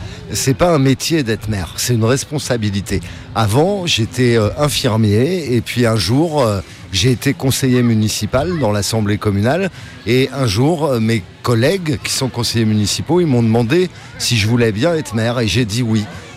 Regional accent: Ivry, Île-de-France, France; je suis né à Ivry, j'ai fait toute ma scolarité à Ivry, dans une école qui n'existe plus d'ailleurs, c'était l'école Jean-Jacques Rousseau. Et j'ai été au collège à Ivry, au collège Molière, au lycée Romain Rolland, et j'ai toujours habité à Ivry.

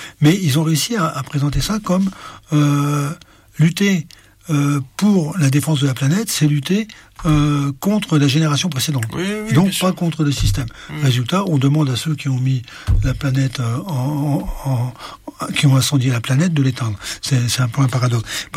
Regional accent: Île-de-France, France; puisque je suis du Val-d'Oise

